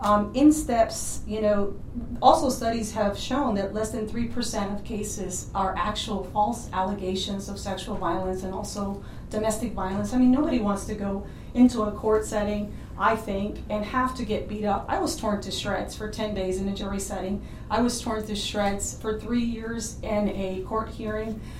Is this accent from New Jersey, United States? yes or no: no; San Antonio, Texas, United States; I am from San Antonio, Texas.